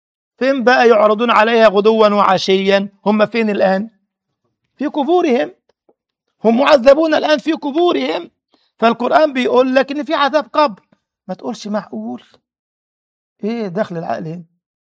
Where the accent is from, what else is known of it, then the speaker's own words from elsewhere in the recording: Egypt; لما تجد مثلا وزير خارجية أمريكا كل سنة بيروح مولد السيد البدوي عندنا في مصر